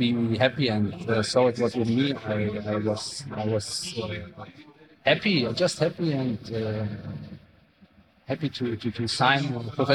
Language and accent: English; Bonn, North Rhine-Westphalia, Germany; So I'm from Bonn. It's Bonn. Near Bonn.